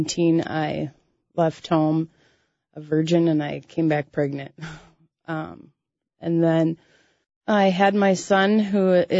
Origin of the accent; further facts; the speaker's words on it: Minnesota, United States; I grew up in Minnesota here in a small town, out in the woods on a lake because I love the country. I'm 36.